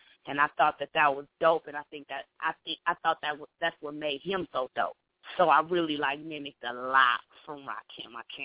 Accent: Belize; my peoples, I'm from Belize. So, you know, I got the Caribbean as well going on.

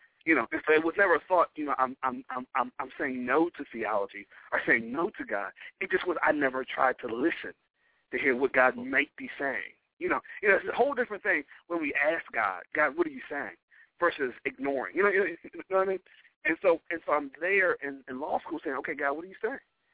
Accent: Maryland, United States; I grew up on the lower eastern shore of Maryland. My father was a pastor, still is pastoring on the lower eastern shore of Maryland. So in the country, way, way, way country, you know, near the border of Virginia.

